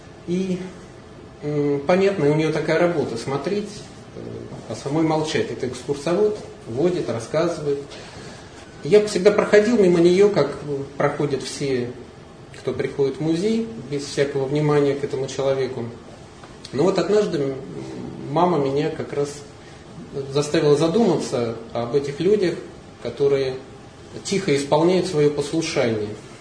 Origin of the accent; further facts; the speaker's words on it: Yekaterinburg, Sverdlovsk Oblast, Russia; moved away; Это возможность побывать в родном городе. Я в марте давно не был в Екатеринбурге. Город очень солнечный, показался мне таким светлым. Воскресли воспоминания о школьной, студенческой юности.